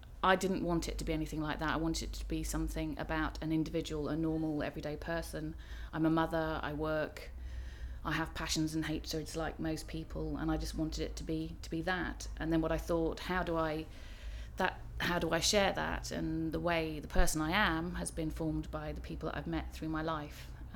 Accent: Cambridge, East of England, United Kingdom; accent: Estuary English; I grew up in Cambridge, so definitely not Scotland. So in East Anglia, so slightly estuary English accent here, which has never gone away.

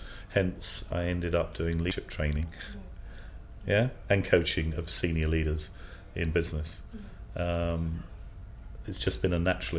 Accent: East of England, United Kingdom; I grew up in Huntingdonshire. That's where I'm from. So my nearest big town city was Cambridge, which is where I'm from.

